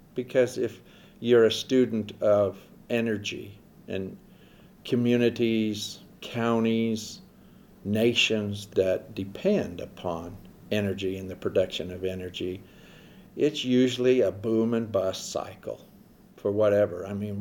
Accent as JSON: {"language": "English", "town": "Rifle", "region": "Colorado", "country": "United States", "tie": "born or raised there", "said": "I've lived here 66 years, basically in Rifle, and I was born in Glenwood because that's where the hospital was."}